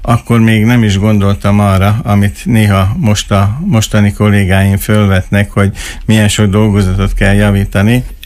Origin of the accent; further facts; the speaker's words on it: Miskolc, Borsod-Abaúj-Zemplén, Hungary; Így van, én Miskolcon születtem, és Miskolcon is éltem szüleimmel